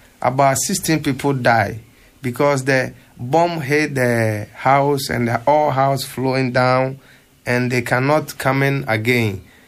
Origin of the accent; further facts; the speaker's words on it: Ghana; English is a second language; Because since I'm from Ghana, but since I was born, I didn't see bomb and then gun